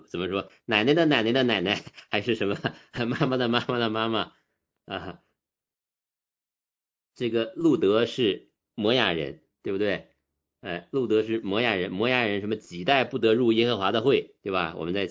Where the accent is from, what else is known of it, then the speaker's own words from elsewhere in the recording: China; 我那时候在广州工作的时候